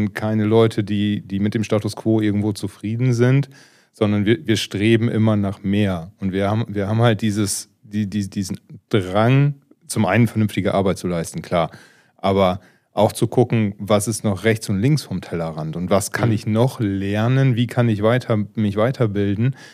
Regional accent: Emden, Lower Saxony, Germany; born there; Also ich bin ein gebürtiger Emner, bin Unternehmer, bin seit 13 Jahren selbstständig

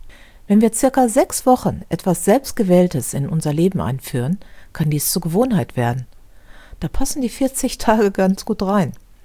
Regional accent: Düsseldorf, North Rhine-Westphalia, Germany; In meiner Heimatstadt Düsseldorf

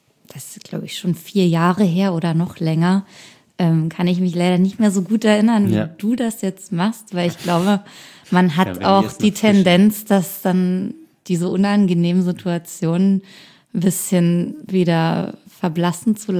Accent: Brandenburg, Germany; Ich komme aus einer Kleinstadt aus der Nähe von Berlin.

